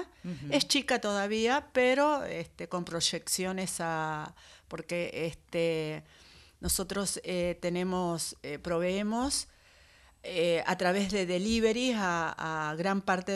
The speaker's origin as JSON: {"language": "Spanish", "town": "Lanús", "region": "Buenos Aires Province", "country": "Argentina", "said": "yo soy de Lanús"}